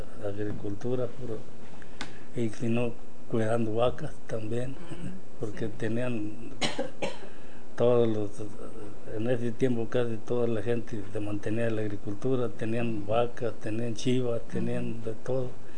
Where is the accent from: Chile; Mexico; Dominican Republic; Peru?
Mexico; Angamacutiro, Michoacán; Bueno, nací en Angamacutiro, es un pueblo chico.